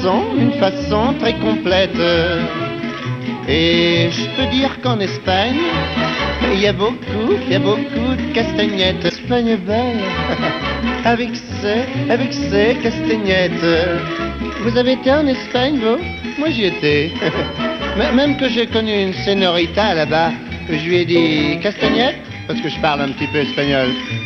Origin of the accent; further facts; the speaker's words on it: France; Je suis français, moi, je suis français. Et j'aime pas beaucoup qu'on me prenne pour un russe, surtout quand je parle espagnol.